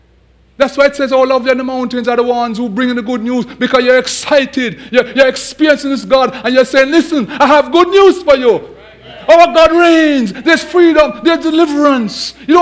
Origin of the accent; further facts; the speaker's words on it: Jamaica; I come from a culture where we like to dance. Most of you might know I'm from Jamaica. We like to dance.